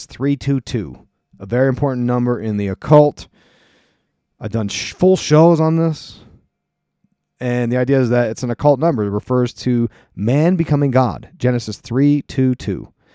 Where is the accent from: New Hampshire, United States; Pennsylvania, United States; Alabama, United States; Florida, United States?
Pennsylvania, United States; Allentown; holy crap, he's from my hometown, Allentown, PA. Shout out to my Allentown folks.